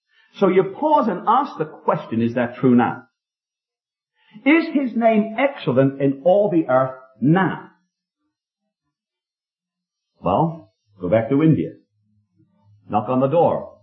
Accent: England, United Kingdom; I told him it was no good shaking my hand, I'm the wrong man, because I can't help him, I'm from England.

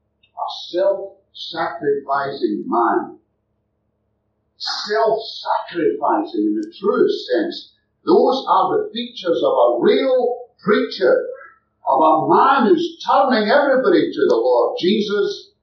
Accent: Australia; I don't come from New Zealand. I come from a better country than New Zealand. I come from Australia. It's bigger, it's brighter, it's better.

